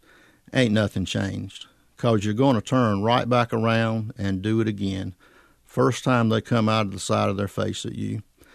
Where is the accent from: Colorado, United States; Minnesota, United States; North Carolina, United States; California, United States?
North Carolina, United States; Garner; I did grow up in Garner. I graduated from Garner Senior High School in 1976.